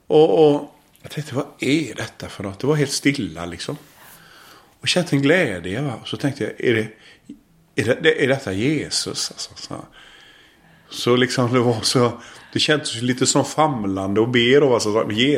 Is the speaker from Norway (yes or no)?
yes; Norway; now in Sweden; Det har ju att göra med att jag är faktiskt norrman. Född i Norge, så utvandrat till Sverige som jag sa här tidigare.